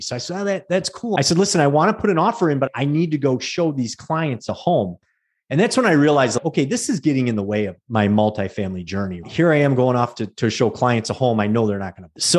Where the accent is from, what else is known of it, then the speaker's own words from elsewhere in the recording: Trenton, Michigan, United States; reach out to this woman in Trenton, my hometown, Trenton, Michigan.